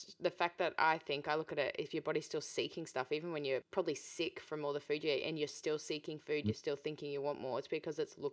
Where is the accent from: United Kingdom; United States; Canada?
United Kingdom; East of England; I actually grew up in England. I'm from Essex. I keep that pretty quiet.